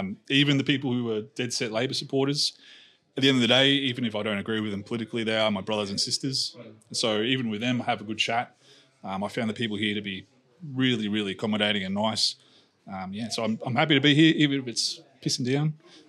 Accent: Melbourne, Victoria, Australia; born there; I was born in Melbourne, Australia. My mum is from Scotland, and my father's side of the family is from Yorkshire.

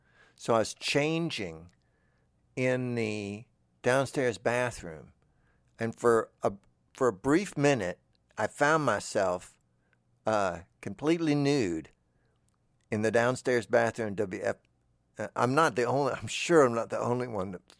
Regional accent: Owensboro, Kentucky, United States; oh, I'm from Owensboro.

